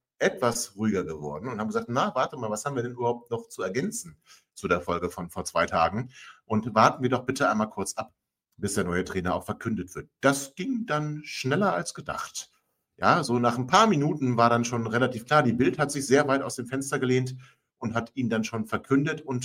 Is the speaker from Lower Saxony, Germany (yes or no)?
yes; Langenhagen, Lower Saxony, Germany; also born or lived in Hannover; Ich bin nicht geboren in Langenhagen, sondern in Hannover, sondern ich bin in Langenhagen aufgewachsen.